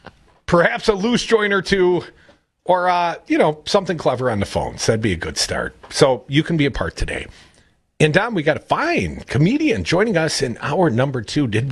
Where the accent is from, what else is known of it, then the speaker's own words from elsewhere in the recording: Deerfield, Wisconsin, United States; With a kid from my hometown at the time. I lived in Deerfield. We had both gone to Waterloo for the varsity football game, and another guy put us up to it.